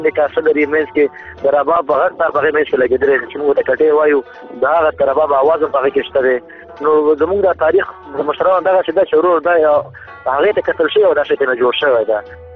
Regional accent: Baghlan, Afghanistan; افغانستان کې زه د بغلان د ولایت يم. بغلان عمر 30 کال دی او ژوند په وروسته کابل کې کومه او پېښور ته هم زموږ فیملی کور دلته دی کنه.

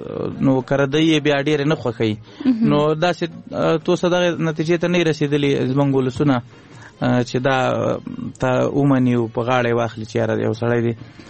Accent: Laghman, Afghanistan; also born or lived in Kunduz; مونږ اصلا د لوی مشرقي یو، لغمان نه تلی یو کندوز ته. نو هم د کندوز یو هم د لغمان، دلته هم جایداد لرو، هلته هم لرو جایداد

